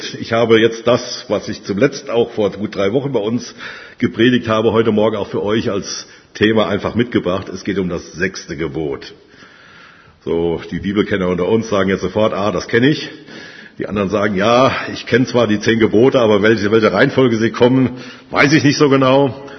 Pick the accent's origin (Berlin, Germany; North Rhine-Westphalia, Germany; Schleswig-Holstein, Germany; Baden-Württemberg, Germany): North Rhine-Westphalia, Germany; Dorsten; Ich komme aus Dorsten-Wulfen. Das Stadt Dorsten kennt vielleicht der eine oder andere noch, im nördlichen Ruhrgebiet gelegen, aber das Dorf Wulfen ist so 9 Kilometer nochmal nördlich davon, also schon im Münsterland.